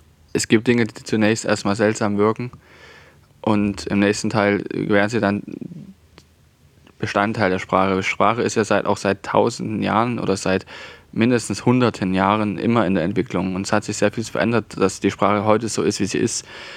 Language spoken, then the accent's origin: German; Saxony, Germany; accent: Saxon; Ich finde auch unseren sächsischen Dialekt schön.